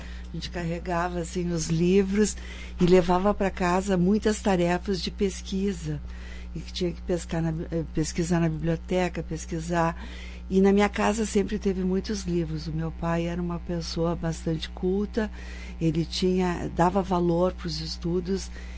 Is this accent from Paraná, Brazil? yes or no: no; Caxias do Sul, Rio Grande do Sul, Brazil; born there; Bom, eu nasci em Caxias do Sul, né?